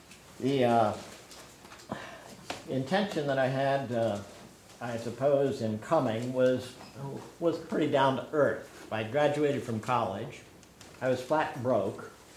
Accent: Arlington, Virginia, United States; I came from Arlington, Virginia, via Gustavus at office in St. Peter, Minnesota.

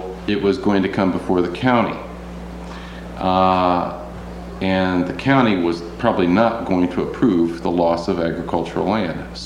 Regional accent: Decorah, Iowa, United States; I'm from Decorah, Iowa, and Brad is too. Our community is faced precisely with this issue

